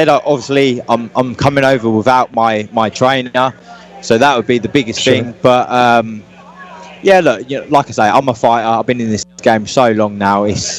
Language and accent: English; East of England, United Kingdom; So I'm from Cambridgeshire, so just outside of London. I'm from a farming background. My dad's a farmer. I'm a country kid.